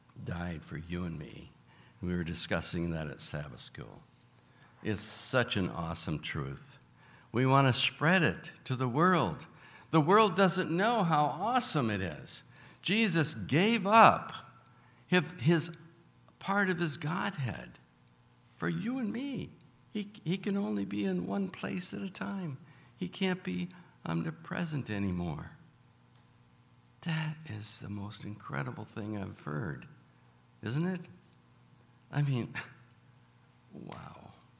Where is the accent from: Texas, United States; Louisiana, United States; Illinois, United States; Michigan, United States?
Michigan, United States; Battle Creek; And I was raised in Battle Creek, Michigan.